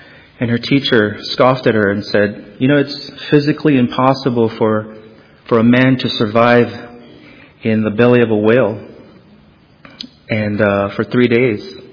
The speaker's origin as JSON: {"language": "English", "region": "Hawaii", "country": "United States", "tie": "born or raised there", "said": "I remember when I was little, I was born and raised in Hawaii, and across the street from our house was this very small Methodist church and our family attended."}